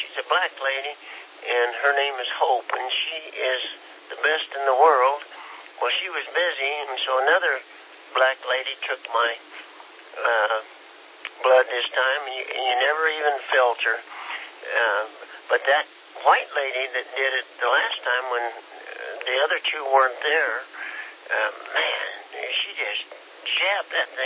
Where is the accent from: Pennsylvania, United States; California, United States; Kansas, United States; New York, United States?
Kansas, United States; I'm from Kansas. I'm a little slow.